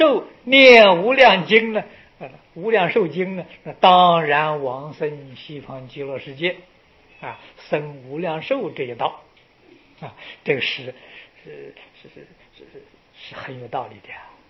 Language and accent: Chinese; China